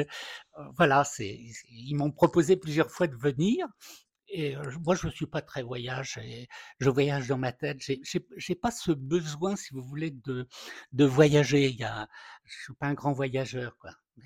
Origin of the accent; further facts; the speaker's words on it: Reims, Grand Est, France; born there; parce que je suis né à Reims, donc ça me touche beaucoup